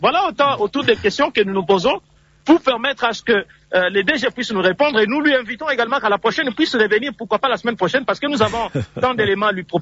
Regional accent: Tshilenge, Kasaï-Oriental, DR Congo; les écoles qui sont chez moi à Tshilenge

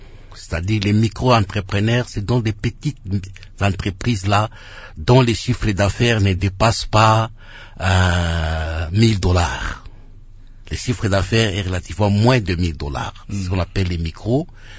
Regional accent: Lubumbashi, Haut-Katanga, DR Congo; Ça c'était à Lubumbashi chez nous à la Katouba à l'époque.

